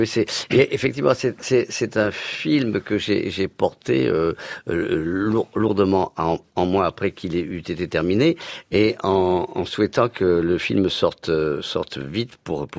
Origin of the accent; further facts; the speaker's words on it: the Midi, France; je suis du Midi, c'est pour ça que j'ai le bourgeois gentilhomme